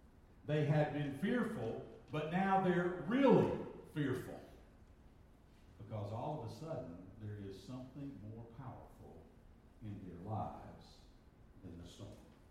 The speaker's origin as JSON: {"language": "English", "country": "United States", "tie": "born or raised there", "said": "I grew up on the Tennessee River."}